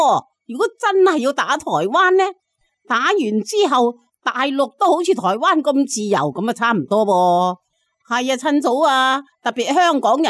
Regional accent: China; 而家我哋中國嗰度啊，啲百姓同埋香港根本上就冇絲毫嘅自由。如果再冇嗰個國際人權組織睇住啊，我哋中國人啊更冇自由噶啦

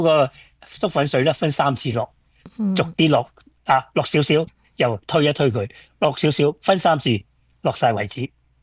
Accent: Guangdong, China; 我系广东人，所以口味唔及佢哋啲北方人咁样。

